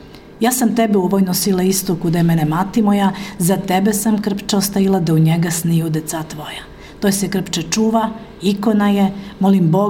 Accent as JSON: {"language": "Serbian", "town": "Meči", "region": "Southern and Eastern Serbia", "country": "Serbia", "tie": "born or raised there", "accent": "Svrljig-Zaplanje dialect", "first_language": "Svrljig-Zaplanje dialect", "said": "jer je to moj maternji jezik, ja ga znam u mojoj kući gde moja majka još uvek živi u selu Meči"}